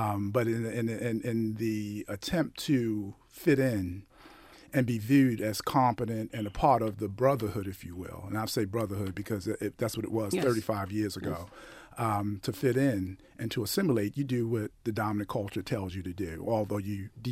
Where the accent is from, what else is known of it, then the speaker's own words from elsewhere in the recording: Baltimore, Maryland, United States; I knew as a young African-American man growing up in Baltimore, I never wanted to be viewed as a sellout because I put the badge and the uniform on.